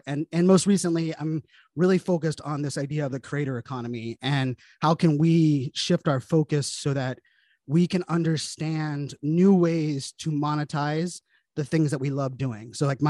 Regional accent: Pittsburgh, Pennsylvania, United States; I grew up in Pittsburgh, Pennsylvania, you know, and I remember like the first time I left the state, like I was like the first of my family that had left the state.

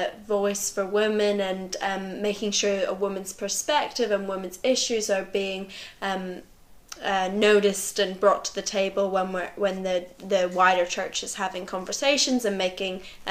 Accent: Belfast, Northern Ireland, United Kingdom; also born or lived in London; Yeah, so I was born in London and then moved to Belfast when I was six, so most of my formative years, I would say, were in Belfast.

